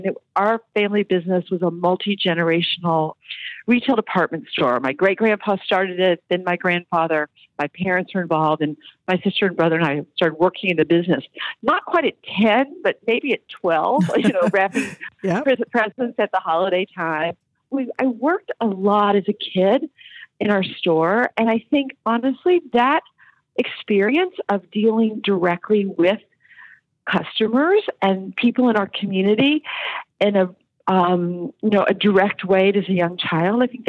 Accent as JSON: {"language": "English", "town": "Ashland", "region": "Kentucky", "country": "United States", "tie": "born or raised there", "said": "Yeah, I'm a small-town girl. I grew up in Ashland, Kentucky. It's a small-town in eastern Kentucky."}